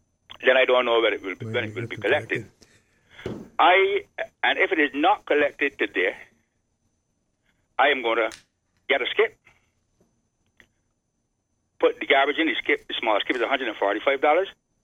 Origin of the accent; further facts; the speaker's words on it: Saint Philip, Barbados; And I know the Fall Bay area very well. I'm from St. Philip.